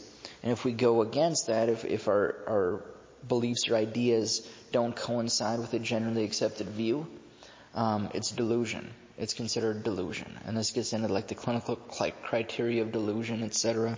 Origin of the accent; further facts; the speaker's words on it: Virginia, Minnesota, United States; born there; I was born in Virginia, Minnesota in 1981.